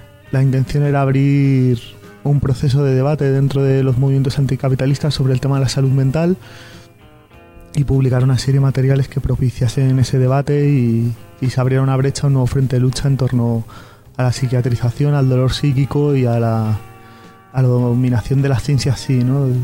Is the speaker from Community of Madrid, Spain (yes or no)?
yes; Madrid, Community of Madrid, Spain; principalmente en Madrid, de donde yo vengo